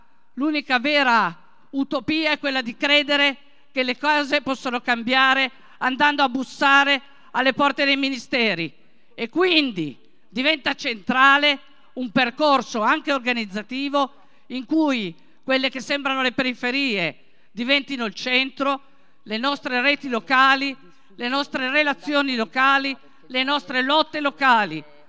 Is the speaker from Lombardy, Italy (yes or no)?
no; Turin, Piedmont, Italy; vengo da Torino anche, è l'angolo dei torinesi a quanto pare